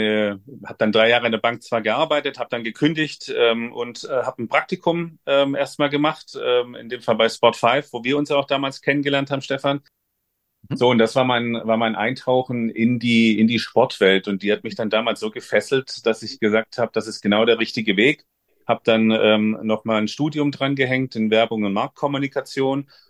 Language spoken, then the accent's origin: German; Stuttgart, Baden-Württemberg, Germany; Klar, ich komme aus Süddeutschland oder aus Stuttgart. Daher hat sich dann natürlich schon in die Heimat gezogen.